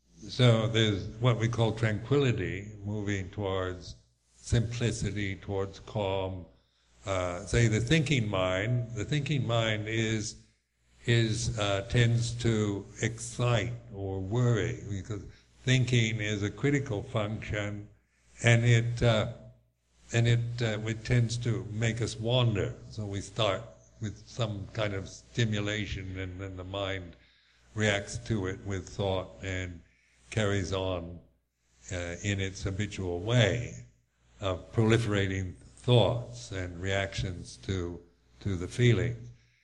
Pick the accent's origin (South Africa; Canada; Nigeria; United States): United States; because being an American, you're culturally conditioned to be critical of everyone else's culture.